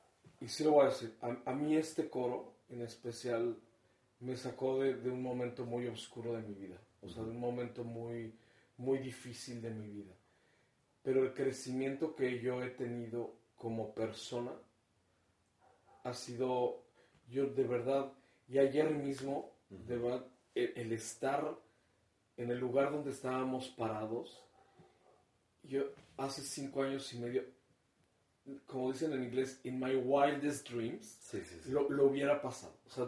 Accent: Mexico; soy orgullosamente mexicano y soy orgullosamente homosexual

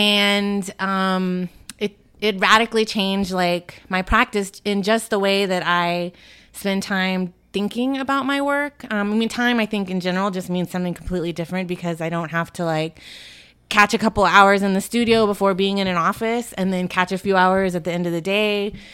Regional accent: Austin, Texas, United States; So born and raised in Austin. I'm a Tejana that has roots here many generations.

